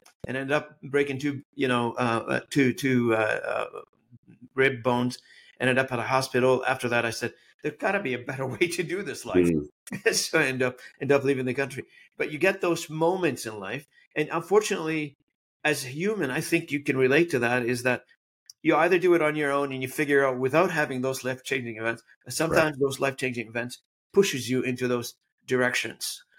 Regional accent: Beirut, Beirut Governorate, Lebanon; moved away as an adult; I was born and raised in the Civil War in Lebanon in Beirut back in the days.

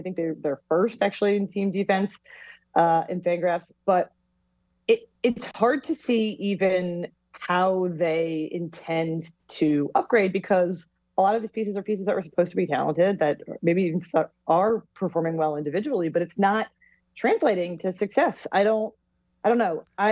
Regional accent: Philadelphia, Pennsylvania, United States; It also just feels like I'm from Philly, so I should actually be thrilled about this season

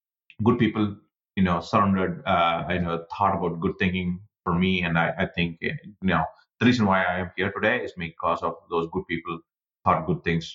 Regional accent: India; So I was born and raised in India. All my childhood, teenagehood, all those time were spent in India.

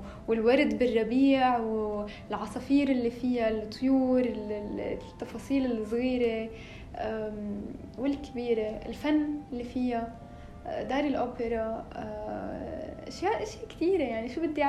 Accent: Syria; فلما بيسألوني أنه أنت من وين بقلن من سوريا

